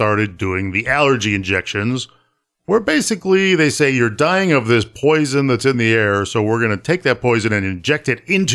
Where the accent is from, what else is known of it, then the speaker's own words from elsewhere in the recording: New York, United States; Okay, so I had allergies all growing up in New York.